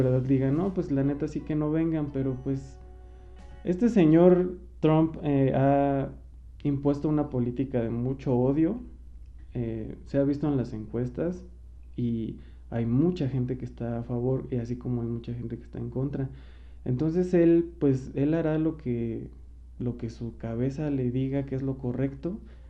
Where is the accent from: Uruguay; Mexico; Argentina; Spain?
Mexico; somos ciudadanos de México, que también vivimos esta inseguridad